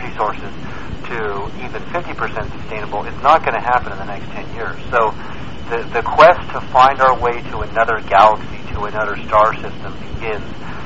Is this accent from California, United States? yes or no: yes; Los Angeles, California, United States; I mean, I'm from Los Angeles, and I'm actually thinking of moving out here for a year to just, you know, get out of the big cities.